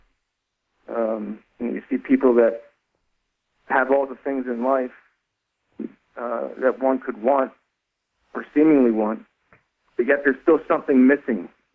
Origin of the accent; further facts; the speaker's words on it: New Jersey, United States; It's not hard to be a … fan when you're born and raised in New Jersey.